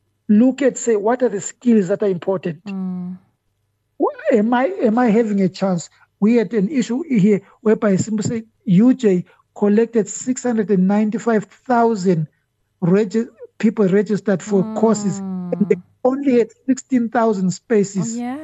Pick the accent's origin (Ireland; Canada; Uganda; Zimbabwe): Zimbabwe; Many years ago, when I was growing up, I grew up in Zimbabwe.